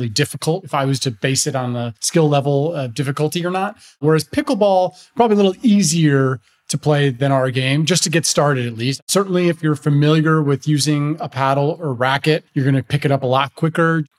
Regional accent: Chicago, Illinois, United States; I'm from Chicago originally, lived there my whole life.

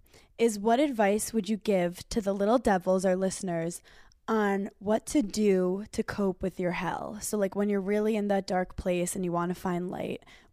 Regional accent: New York, United States; I'm from New York. Going to the top of a mountain to be alone with my own thoughts is not healthy for me.

